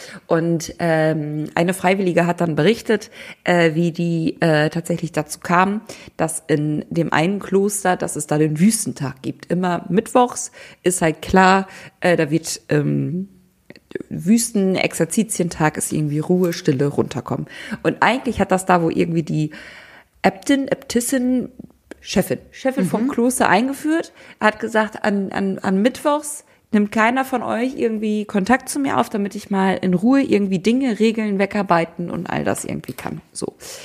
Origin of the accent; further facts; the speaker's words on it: Germany; da müssen wir als Deutsche echt noch ein bisschen dran